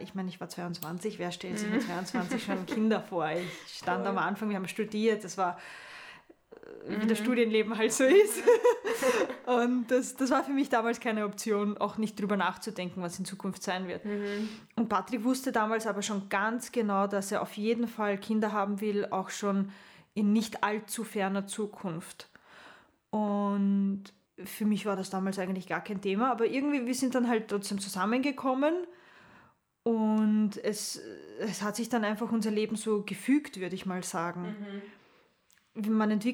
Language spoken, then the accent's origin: German; Lower Austria, Austria; Ich bin 30 Jahre alt, verheiratet und habe zwei Kinder. Meine Eltern sind ursprünglich aus Serbien. Ich wurde hier in Österreich geboren und bin in Niederösterreich aufgewachsen, wo ich jetzt auch mit meiner Familie lebe.